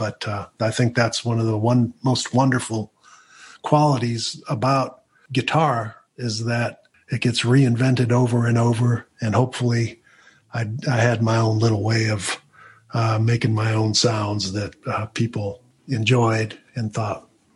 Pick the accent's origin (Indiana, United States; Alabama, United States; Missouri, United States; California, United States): Indiana, United States; East Chicago; I was born in East Chicago, Indiana, and that's an old steel mill town, and my first memories were there. It's kind of a town that's beyond its prime, but what was cool about it and what I love about where I'm from